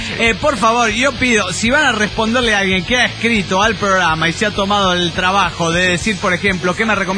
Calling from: Mexico City, Mexico; reportándome aquí del Distrito Federal

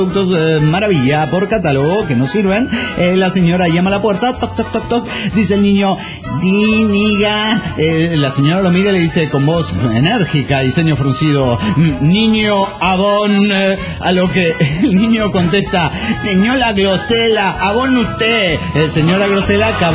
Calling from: Mexico; de Cacuhuac, México.

